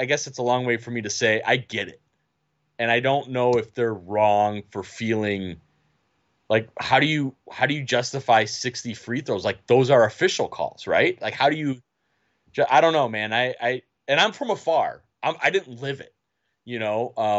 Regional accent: Chicago, Illinois, United States; man, I grew up in Chicago, JR.

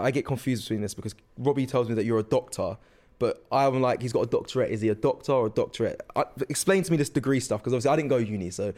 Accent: Jamaica; I'm a Jamaican man. I'm going to be honest, light skin as well, Jamaican.

